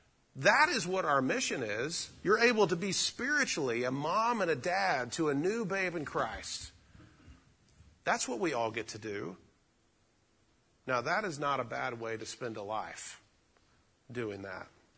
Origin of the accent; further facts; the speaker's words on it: the South, United States; I grew up in the South. I heard that all my life.